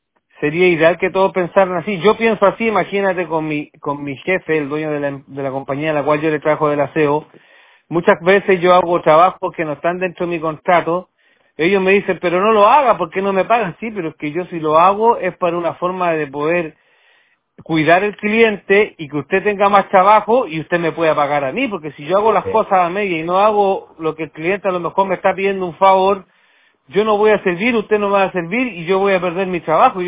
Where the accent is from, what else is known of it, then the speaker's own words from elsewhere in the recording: Viña del Mar, Valparaíso, Chile; yo soy de Viña del Mar, de la quinta región.